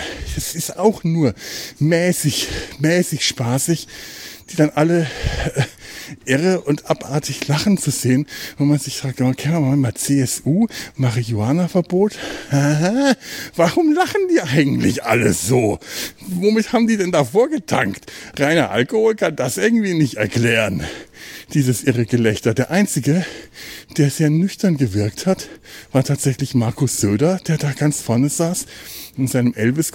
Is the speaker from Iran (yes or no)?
no; Bavaria, Germany; also das halte ich auch als Franke nicht aus.